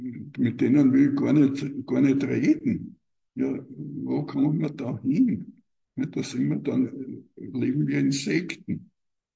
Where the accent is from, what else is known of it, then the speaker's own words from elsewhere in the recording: Austria; Und da muss man dann als Österreicher sagen